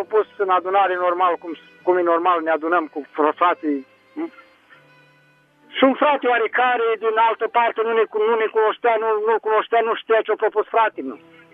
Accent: Pâncești, Bacău County, Romania; tot eu sunt din Pâncești, Bacău, vă sun.

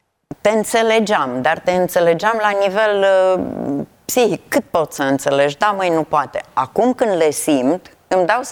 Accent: Făgăraș, Brașov County, Romania; now in Mediaș, Romania; locuiesc la Mediaș, deloc sunt de lângă Făgăraș, dar locuiesc la Mediaș.

